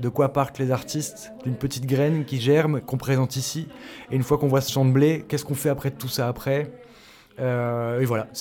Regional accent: Lille, Hauts-de-France, France; now in Angers, France; je suis Lillois d'origine, et je suis arrivé à Angers en 2020

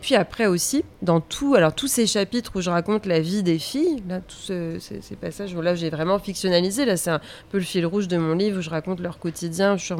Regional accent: Angers, Pays de la Loire, France; J'ai grandi à Angers et c'est à Angers au lycée. Je suis allée au lycée à Angers, au lycée Joachim du Bellay

